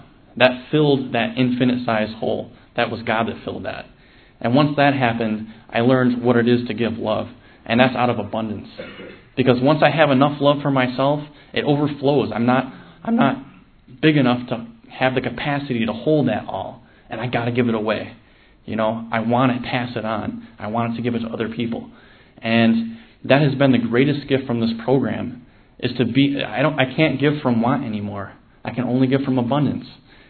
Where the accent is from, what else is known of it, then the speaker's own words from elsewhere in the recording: Rochester, New York, United States; I'm from Rochester, New York.